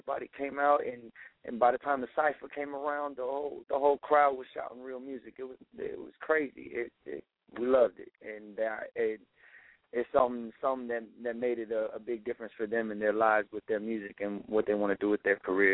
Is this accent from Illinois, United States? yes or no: no; New York, United States; Like, I mean, me, I'm originally from New York. My family's from New York